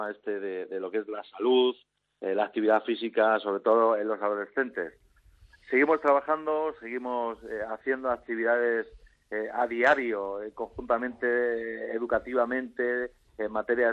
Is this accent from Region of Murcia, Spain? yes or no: no; Humanes de Madrid, Community of Madrid, Spain; born or raised there